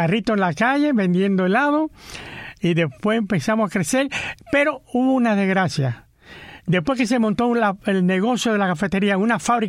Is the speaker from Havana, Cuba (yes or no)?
no; Guantánamo, Cuba; born there; Yo nací en Guantánamo.